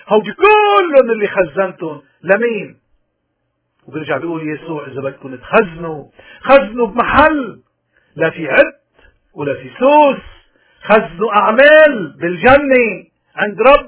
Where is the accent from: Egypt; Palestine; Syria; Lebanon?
Lebanon; اليوم نحن كلبنانيين كل إنسان منا قدام مسؤولية